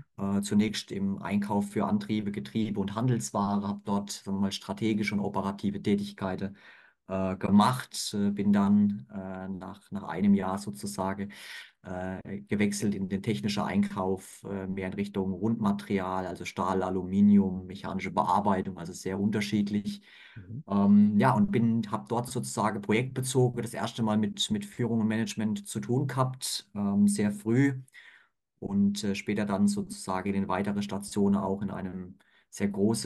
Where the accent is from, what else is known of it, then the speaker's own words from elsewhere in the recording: Mannheim, Baden-Württemberg, Germany; ich bin eigentlich aus dem Badener Land, komme aus Baden-Württemberg sozusagen. Und ja, Mannheim ist meine Heimat